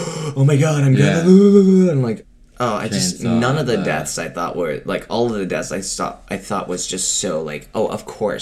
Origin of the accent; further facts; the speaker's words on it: China; I know these things and I grew up in China.